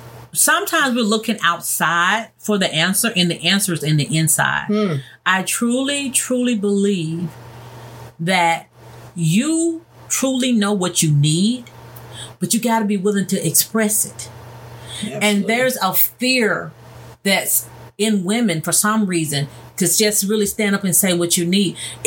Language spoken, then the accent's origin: English; Mississippi, United States; born or raised there; now in Memphis, United States